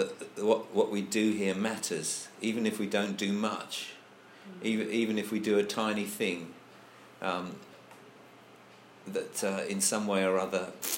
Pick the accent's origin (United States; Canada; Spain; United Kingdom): United Kingdom; England; I think it does matter that I'm English. You know, I'm sort of plugged into a certain sort of cultural stream from being English